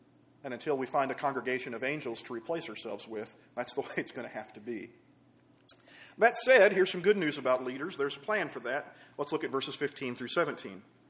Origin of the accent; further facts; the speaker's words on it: Seminole, Oklahoma, United States; I go back to growing up in Seminole, Oklahoma.